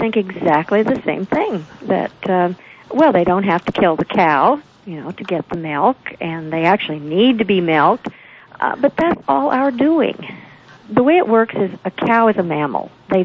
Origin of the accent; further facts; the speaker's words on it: Oklahoma, United States; I'm an Okie originally. I'm from Oklahoma. Cattle country, and I grew up eating meat like most of my friends did